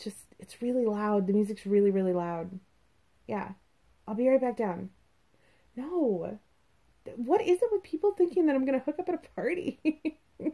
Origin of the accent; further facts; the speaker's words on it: Arizona, United States; I'm new to the area. Yeah, I'm originally from Arizona, and it's definitely a change of pace.